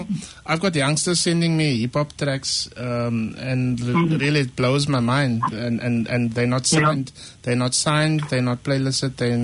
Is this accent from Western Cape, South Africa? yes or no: yes; Cape Town, Western Cape, South Africa; because I'm from Cape Town.